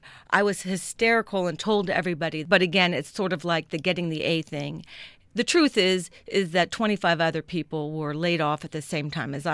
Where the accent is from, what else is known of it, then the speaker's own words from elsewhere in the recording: Miami, Florida, United States; born there; I was born in Miami at Baptist Hospital and went to public schools.